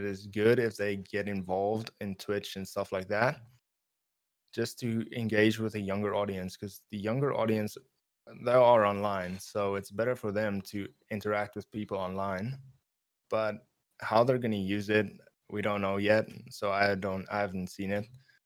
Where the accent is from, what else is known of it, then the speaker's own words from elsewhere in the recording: South Africa; Then, of course, I am from South Africa, so I am not a U.S. citizen.